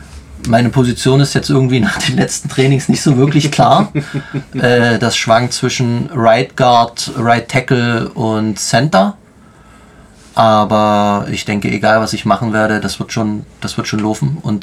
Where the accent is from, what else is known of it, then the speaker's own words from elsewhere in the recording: Löbau, Saxony, Germany; Ich bin 36 Jahre alt und ich komme aus Löbau. Das wird hier keinem was sagen und das ist auch kein Wunder, weil da passiert doch nichts.